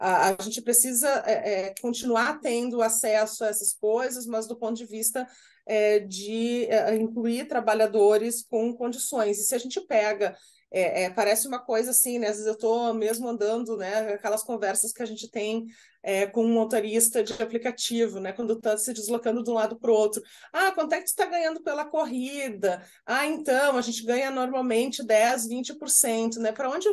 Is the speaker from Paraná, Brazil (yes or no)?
no; Garibaldi, Rio Grande do Sul, Brazil; eu sou natural, né, de uma região da Serra, né, gaúcha ali, de Garibaldi, e onde a questão do cooperativismo é muito forte historicamente